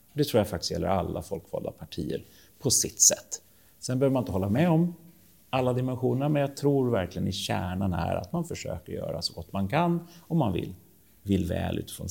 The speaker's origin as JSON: {"language": "Swedish", "town": "Stockholm", "region": "Stockholm County", "country": "Sweden", "said": "Men vi som stockholmare tänker ju inte på det."}